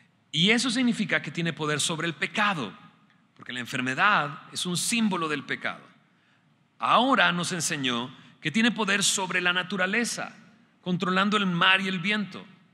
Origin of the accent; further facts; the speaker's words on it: Mexico; cómo somos los mexicanos buenos para eso